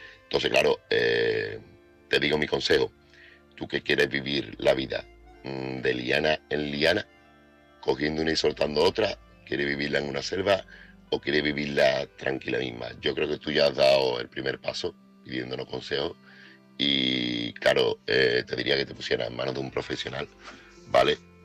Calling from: Seville, Andalusia, Spain; corresponsal de Sevilla.

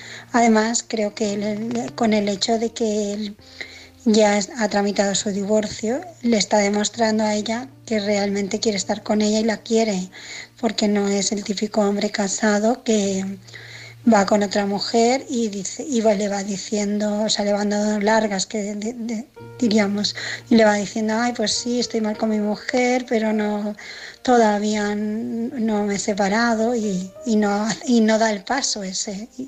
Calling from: Barcelona, Catalonia, Spain; de Barcelona y era para opinar

